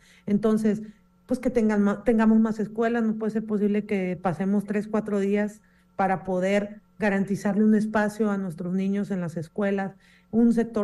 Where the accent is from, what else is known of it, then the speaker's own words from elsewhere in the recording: Los Cabos, Baja California Sur, Mexico; yo soy originaria de Los Cabos, yo aquí nací, aquí crecí, primeramente Dios me permita aquí morir, ¿no? Y aquí quedarme en mi tierra.